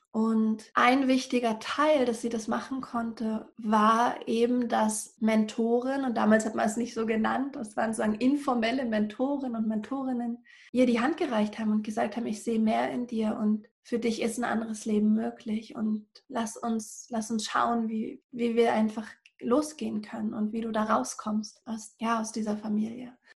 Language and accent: German; Berlin, Germany; Also einmal bin ich aufgewachsen in Berlin-Hellersdorf. Das ist so ein Plattenbaugebiet in Berlin, relativ am Rand. Und am Anfang, als ich Kind war, war das sozusagen der kinderreichste Bezirk in Berlin.